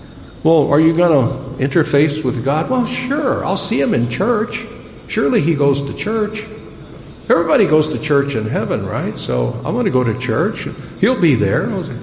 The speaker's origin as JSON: {"language": "English", "town": "Chicago", "region": "Illinois", "country": "United States", "tie": "born or raised there", "said": "I grew up in Chicago. It's very cold."}